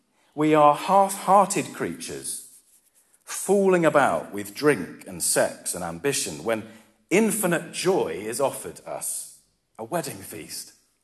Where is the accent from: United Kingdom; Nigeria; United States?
United Kingdom; England; I grew up in England, a Christian country